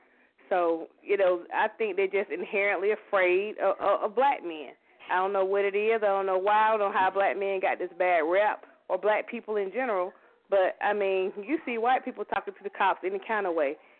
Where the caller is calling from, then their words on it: Atlanta, Georgia, United States; I'm calling from Atlanta.